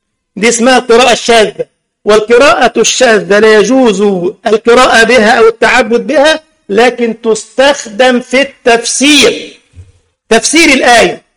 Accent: Egypt; زي صاحبنا عندنا في مصر كده

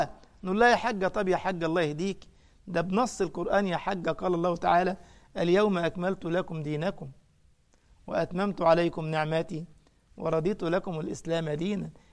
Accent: Egypt; درجة ان بعضهم عندنا في مصر كان يبدأ يحكي حكاوى غريبة

